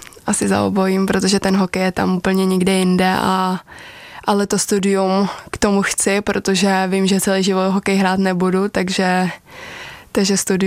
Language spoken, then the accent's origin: Czech; Liberec, Liberec Region, Czechia; jsem z Liberce a to velikost toho města mi úplně stačí